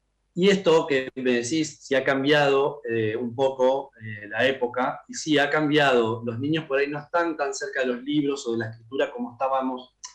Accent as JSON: {"language": "Spanish", "town": "Comodoro Rivadavia", "region": "Chubut", "country": "Argentina", "tie": "born or raised there", "said": "yo soy de Comodoro Rivadavia, Sur, Chubut, y como el barrio era un barrio muy tranquilo, el barrio Pueyrredón de Comodoro Rivadavia"}